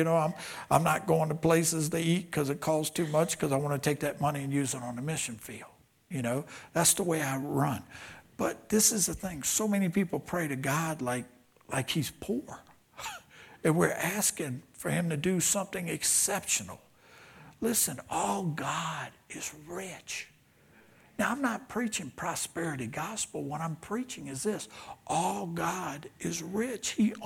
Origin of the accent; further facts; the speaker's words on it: New Orleans, Louisiana, United States; I'm from New Orleans, by the way.